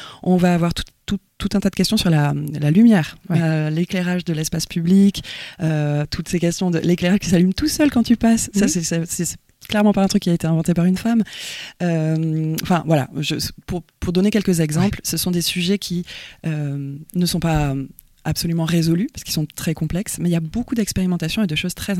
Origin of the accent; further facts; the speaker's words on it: Southwest France, France; Moi, je viens du Sud-Ouest. … Je viens du Sud-Ouest